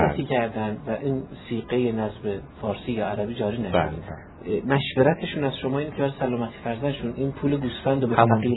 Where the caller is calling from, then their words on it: Shiraz, Fars, Iran; از شیرازم